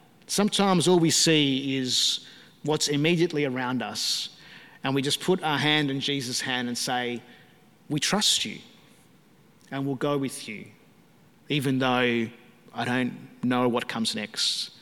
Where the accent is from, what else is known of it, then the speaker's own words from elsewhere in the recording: Melbourne, Victoria, Australia; he put it on my heart to come back to Melbourne, to my hometown and to my home church where I came to faith, the church that my parents were still worshipping at.